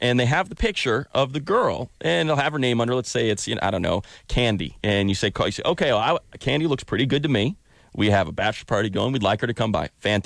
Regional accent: Chicago, Illinois, United States; I'm originally from Chicago

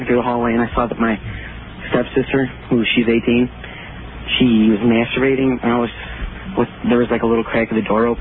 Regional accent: Chicago, Illinois, United States

